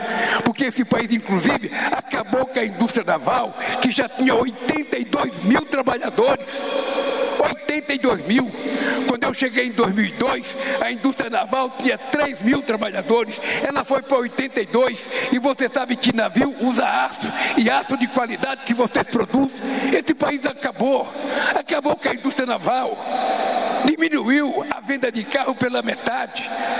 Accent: Pernambuco, Brazil; moved away; Eu sou de uma região de Pernambuco, onde uma criança que não morre até o fim de idade de fome tem chance de crescer na vida.

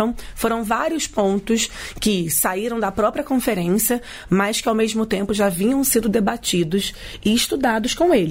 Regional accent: Rio de Janeiro, Brazil; Eu, como carioca que sou, vou tentar explicar um pouco

